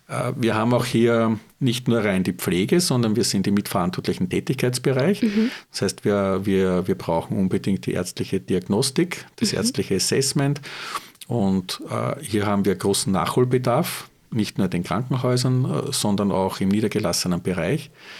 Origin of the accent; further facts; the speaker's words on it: Austria; als gelernter Österreicher, glaubt man einmal, oder aufgewachsen so in der Kreisky-Ära in den 70ern in der Volksschule und im Gymnasium, dann da geht alles.